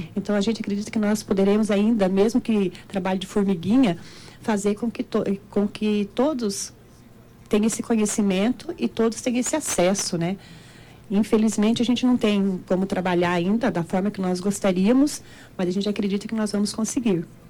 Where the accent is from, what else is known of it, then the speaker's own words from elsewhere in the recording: Paraná, Brazil; also born or lived in Naviraí; now in Dourados, Brazil; Eu sou paranaense e morava em Naviraí, Mato Grosso do Sul, também